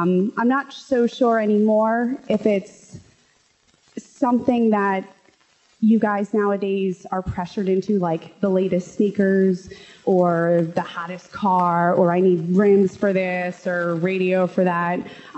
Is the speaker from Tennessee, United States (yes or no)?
no; Wildwood Crest, New Jersey, United States; I grew up in Wildwood Crest, New Jersey. I'm sure maybe half of you know that, where it is, or maybe half of you remember where it is.